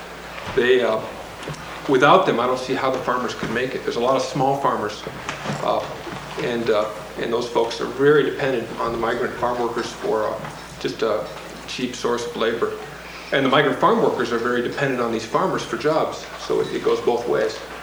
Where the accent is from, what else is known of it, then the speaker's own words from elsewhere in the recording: Seattle, Washington, United States; now in Burlington, United States; I live in Burlington, Washington. I grew up in the Seattle area.